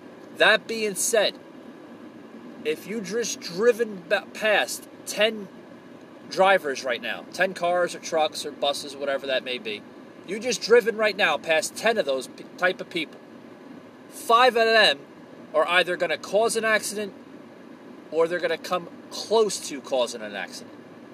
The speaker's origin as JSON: {"language": "English", "region": "New Jersey", "country": "United States", "tie": "born or raised there", "said": "I'm from New Jersey, born raised. As you can tell of my accent."}